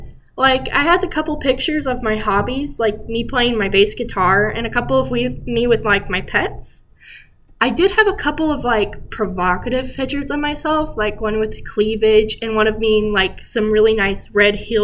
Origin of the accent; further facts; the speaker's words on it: Little Rock, Arkansas, United States; And I explained that I'm from Little Rock.